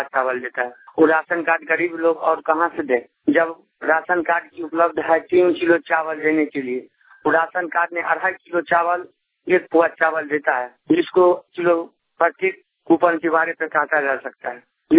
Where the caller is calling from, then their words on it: Tengraha, Bihar, India; घर के टेंगरहा और बेरा थाना से बोल रहे हैं, मधुबनी जिला पड़ रहे हैं।